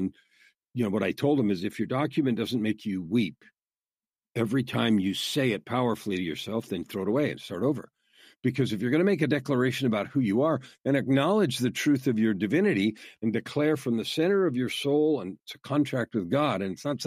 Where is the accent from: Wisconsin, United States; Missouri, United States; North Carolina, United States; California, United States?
California, United States; also born or lived in Arizona / Idaho; now in Canada; I was born in California. I grew up with, you know, in that state till.